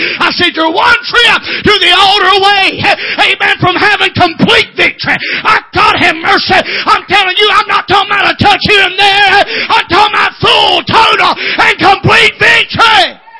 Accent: Georgia, United States; You don't even know where I come from. You know I came from Georgia, don't you?

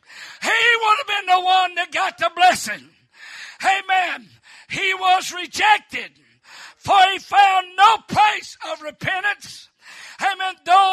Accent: Georgia, United States; You see, I was raised up in North Georgia.

